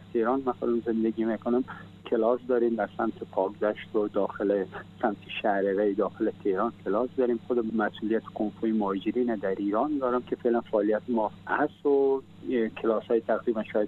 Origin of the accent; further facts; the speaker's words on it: Afghanistan; now in Iran; به عنوان یک افغانستانی که من در ایران زندگی میکنم،